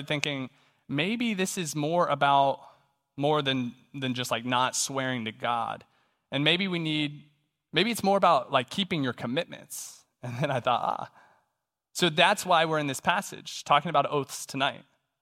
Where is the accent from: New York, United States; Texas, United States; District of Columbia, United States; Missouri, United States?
Missouri, United States; St. Joseph; born there; Thing number one is I was born right here in St. Joe, Missouri.